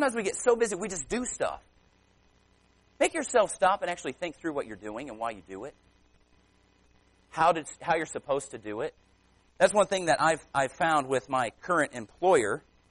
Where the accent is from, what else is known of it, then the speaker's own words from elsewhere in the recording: Phoenix, Arizona, United States; I grew up in Phoenix, Arizona, and I know where that is. It's Van Buren and Washington Street in Phoenix.